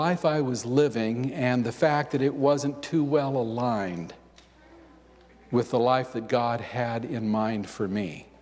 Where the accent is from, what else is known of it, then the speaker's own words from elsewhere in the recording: Camino, California, United States; I was raised in Camino, just up Highway 50 here, a little bit east of Placerville.